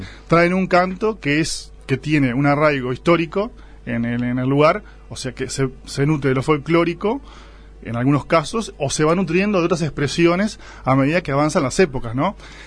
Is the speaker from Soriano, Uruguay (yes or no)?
yes; Mercedes, Soriano, Uruguay; now in Carmelo, Uruguay; De Mercedes, aunque de Mercedes. Vivo actualmente en Carmelo.